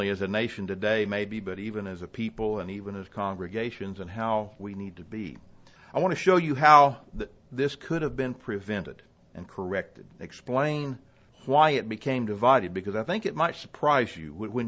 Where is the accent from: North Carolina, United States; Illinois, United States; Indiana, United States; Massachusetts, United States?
Indiana, United States; Muncie; born there; I was born in Muncie, Indiana, but my family all fought for the South during the Civil War.